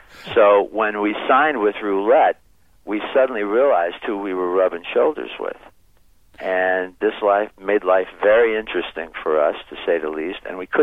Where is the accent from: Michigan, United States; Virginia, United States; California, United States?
Michigan, United States; Niles; I started out in my hometown of Niles, Michigan. Grew up in a little town